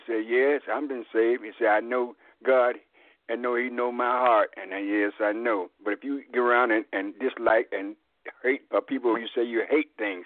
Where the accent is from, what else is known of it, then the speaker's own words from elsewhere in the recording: the South, United States; I came from the South, and I've seen a man look just like him every